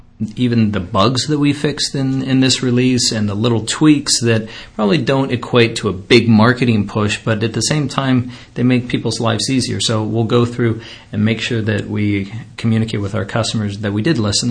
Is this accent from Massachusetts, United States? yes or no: no; California, United States; now in Michigan, United States; Originally from California. I grew up out in the Bay Area, came out here for business school at the University of Michigan